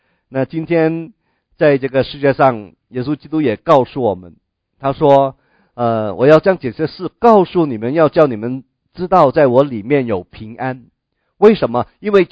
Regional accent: Guangdong, China; 我们广东人呢，以前我记得小的时候，常常听见年长的见面的时候，第一句话都是问吃过饭没有啊。

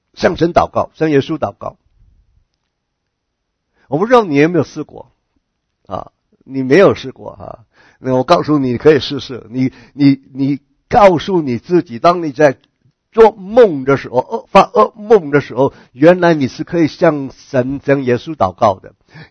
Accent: China; 认为死了就是我们中国人说一了百了了

